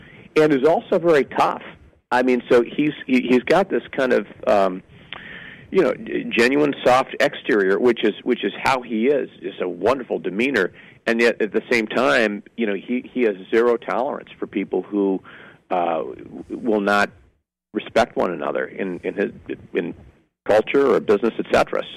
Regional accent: Detroit, Michigan, United States

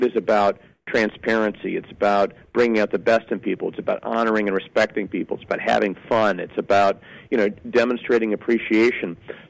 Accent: Detroit, Michigan, United States

